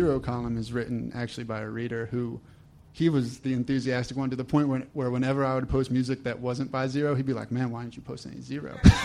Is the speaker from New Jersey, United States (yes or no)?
yes; New Jersey, United States; I mean, like, I'm from New Jersey originally, so it was one of the first that I was aware of and was defiantly Southern.